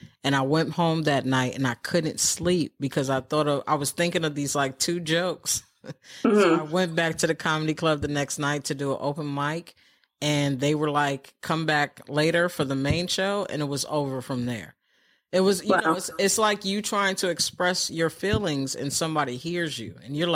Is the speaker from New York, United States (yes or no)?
yes; New York City, New York, United States; born there; I was born in New York City.